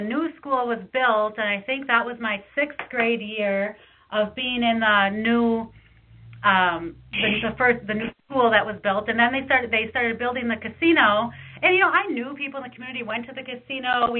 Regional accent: Ohio, United States; I mean, where I grew up in Ohio, it was all cornfields and farmers, and now I'm moving to a reservation

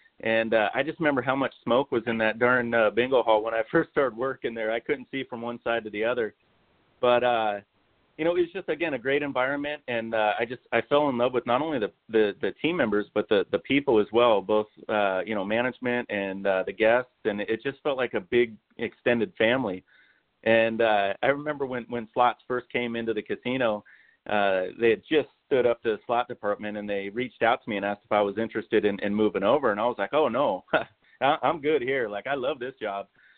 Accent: San Diego, California, United States; also born or lived in East County; Yeah, I grew up down in Mission Bay, kind of Bay Park area, until about the middle of seventh grade, and then we moved out here to the East County

